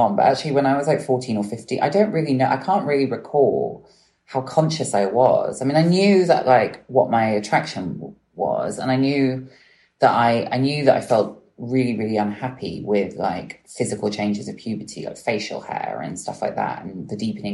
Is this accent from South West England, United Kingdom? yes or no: yes; Bristol, South West England, United Kingdom; I grew up in Bristol